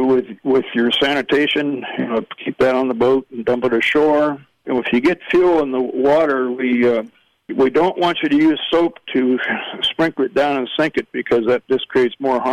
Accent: California, United States; now in Florida, United States; I'm actually from California. I just moved to Florida last year.

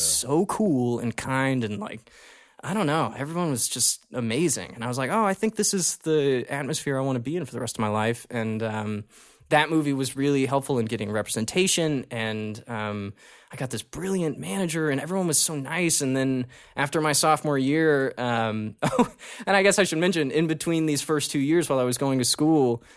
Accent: Houston, Texas, United States; I grew up in Houston, Texas, and I always loved theater.

